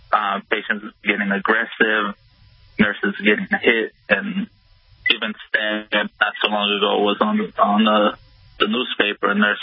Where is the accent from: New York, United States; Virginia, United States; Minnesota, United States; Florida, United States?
Florida, United States; accent: Portuguese; Yes. I'm a Brazilian background, born and raised in South Florida, though.